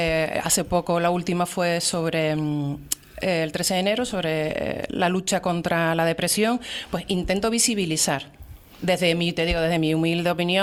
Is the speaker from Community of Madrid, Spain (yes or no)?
no; Canary Islands, Spain; Sí, soy tinerfeña. Soy tinerfeña y he estudiado toda la vida aquí en la isla, en Santa Cruz y posteriormente en La Laguna